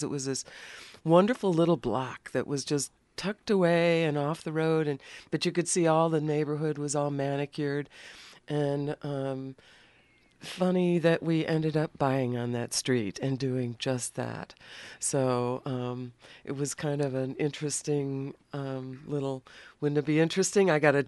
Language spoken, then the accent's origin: English; Madison, Wisconsin, United States; I grew up in the Midwest in Madison, Wisconsin.